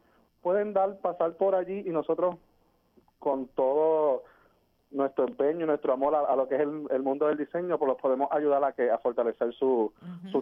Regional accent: Aguas Buenas, Puerto Rico; Que sea mi pueblo natal. Pero nosotros, incluso antes de pensar en Aguas Buenas, tratamos Mayagüez, Guaynabo, San Juan. Y yo digo, mira, vámonos para mi pueblo

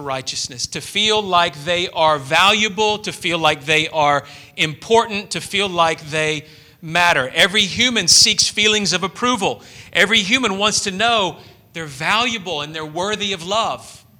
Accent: Memphis, Tennessee, United States; I grew up in a somewhat wealthy suburb of my hometown of Memphis, and it was at least wealthy from outward appearance.

